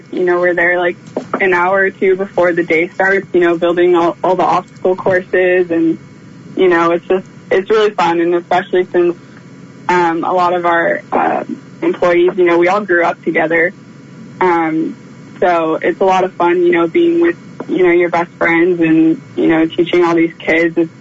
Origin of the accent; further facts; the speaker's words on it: Montara, California, United States; Yeah, I did. I grew up in Montero.